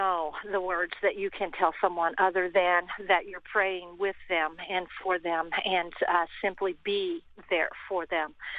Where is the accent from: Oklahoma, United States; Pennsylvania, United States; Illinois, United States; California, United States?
Oklahoma, United States; El Reno; I spent my whole childhood believing that my hometown of El Reno would never get hit by a tornado because it was between two rivers.